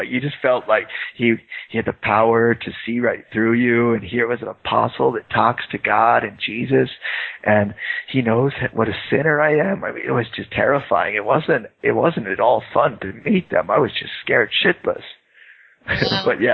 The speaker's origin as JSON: {"language": "English", "region": "Utah", "country": "United States", "tie": "born or raised there", "said": "I mean, growing up in Utah, you, especially as a, when you were a teenager or early teen, and things started to change"}